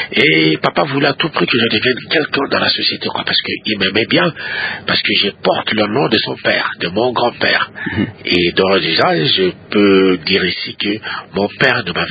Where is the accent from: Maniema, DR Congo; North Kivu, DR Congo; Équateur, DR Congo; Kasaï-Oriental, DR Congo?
Kasaï-Oriental, DR Congo; Lubefu; born there; Je suis né dans les Kassai, dans un village qui s'appelle Lubefu, au Kassai oriental. Un 14e jour du mois de juin, en 1949.